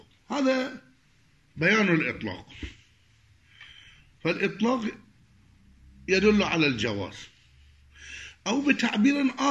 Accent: Iraq; مثل ما يقولون عندنا في العراق

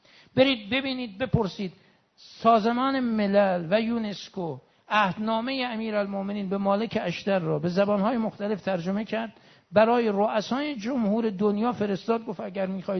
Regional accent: Iran; ما که ایرانیم و شیعیم و شیعه زادیم و مرید امیرالمؤمنین شاه مردان شیر یزدانیم،

